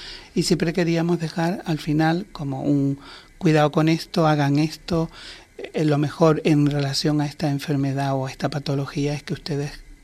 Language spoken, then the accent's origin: Spanish; Canary Islands, Spain; porque yo también soy majorero. Supuestamente los majoreros tenemos fama de raro